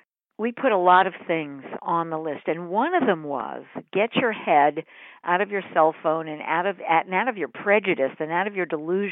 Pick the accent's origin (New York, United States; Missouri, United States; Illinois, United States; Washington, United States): New York, United States; And I'm a New Yorker, but I'm a fairly kind of conservative, you know, older person